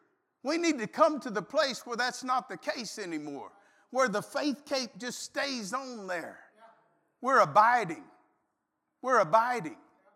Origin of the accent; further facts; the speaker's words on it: Louisiana, United States; I'm from South Louisiana. We live in Oklahoma now, but I'm from South Louisiana, my wife and I both.